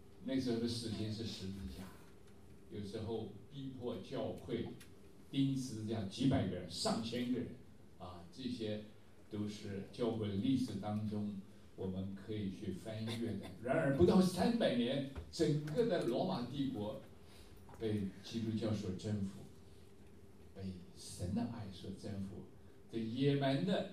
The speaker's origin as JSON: {"language": "Chinese", "country": "China", "said": "乃是神在怜悯我们中国，怜悯我们中国人。"}